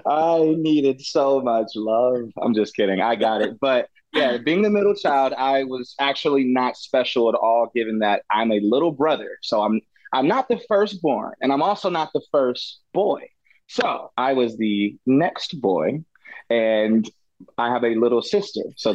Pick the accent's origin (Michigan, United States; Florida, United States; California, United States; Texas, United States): Texas, United States; Katy; So I was born in Texas City, Texas. That is a city close to Galveston, Texas. So that is where I had my first 7 years of life. And then I moved to Houston, AKA Katy, Texas.